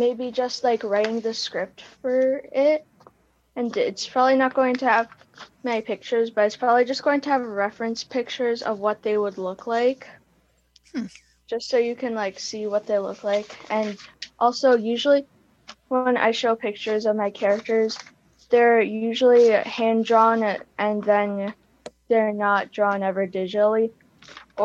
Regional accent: Hudson, New York, United States; I'm from Hudson.

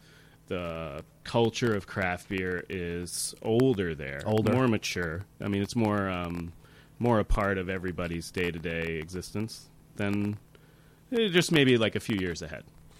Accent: Binghamton, New York, United States; also born or lived in Poughkeepsie; I was actually born here in the Hudson Valley. Oh, really? I lived in Poughkeepsie for the first 5 or 6 years of my life. And then moved to Binghamton, where my mom had grown up.

